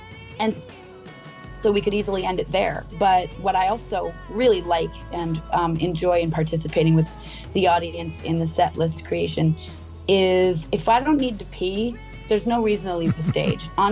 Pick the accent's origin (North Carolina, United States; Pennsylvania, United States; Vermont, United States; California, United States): Vermont, United States; And because I didn't, and I grew up in Vermont, it was very interesting